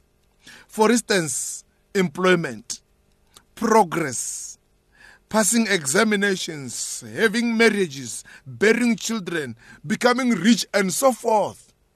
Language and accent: English; Baloi, Lanao del Norte, Philippines; You are coming from Mashagan, I'm coming from Baloi.